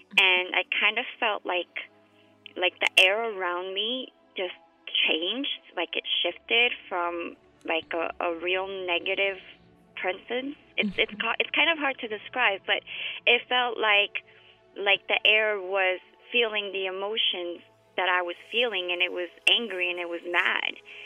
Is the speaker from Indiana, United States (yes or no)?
no; Texas, United States; growing up in Texas, you experience a rich mix of cultures.